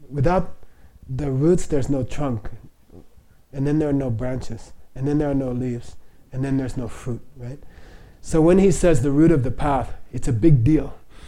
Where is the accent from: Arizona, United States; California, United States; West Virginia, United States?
Arizona, United States; Phoenix; So I grew up in Phoenix, right, which is the most beautiful city in the world.